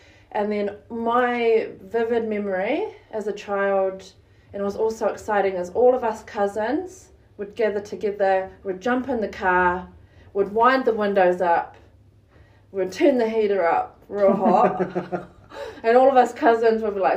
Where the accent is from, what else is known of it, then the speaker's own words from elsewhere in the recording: Stratford, Taranaki, New Zealand; So I was brought up in Stratford, Whakahurangi, and born and bred in Stratford, actually. I was born at the Stratford Hospital. Ooh. That is no longer here anymore. I come from a long line of very strong wahine toa